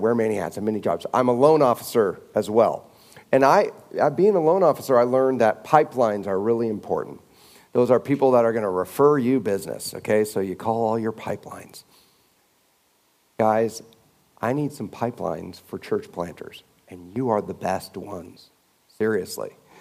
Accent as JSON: {"language": "English", "town": "Lynden", "region": "Washington", "country": "United States", "tie": "born or raised there", "said": "on Birch Bay Linden Road, where I grew up. I grew up in Linden, Washington"}